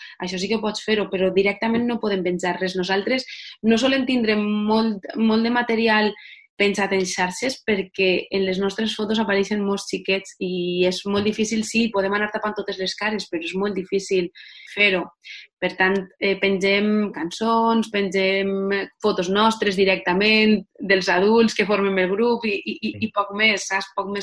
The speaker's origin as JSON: {"language": "Catalan", "region": "Valencian Community", "country": "Spain", "first_language": "Valencian", "said": "la meva llengua afectiva és la llengua en la que jo m'he criat, la llengua de tota la meva família i de la majoria dels meus amics."}